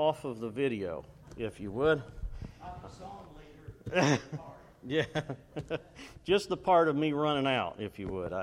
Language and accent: English; Virginia, United States; moved away; Now, when I grew up in Virginia, you didn't see many palm trees, but I know about branches of palm trees now, having lived here for 16 years.